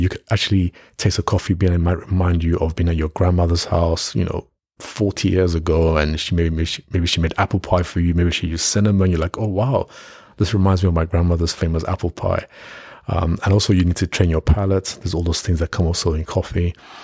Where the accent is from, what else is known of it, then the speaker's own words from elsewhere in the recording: Nigeria; Even when I was younger, growing up in Nigeria, I think before I was 10 years old, I was already baking cakes with my mum.